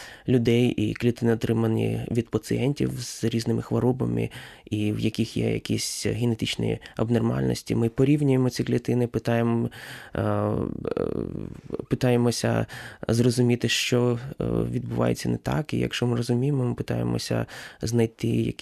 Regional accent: Shostka, Sumy Oblast, Ukraine; moved away as an adult; also born or lived in Kyiv; now in United States; Я взагалі з України. Я народився тут, виріс тут. Народився я і виріс спочатку в місті Шостка, це Сумська область. Потім переїхав до Києва

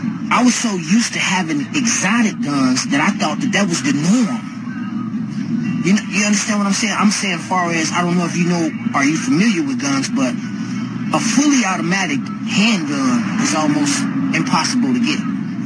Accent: Chicago, Illinois, United States; born or raised there

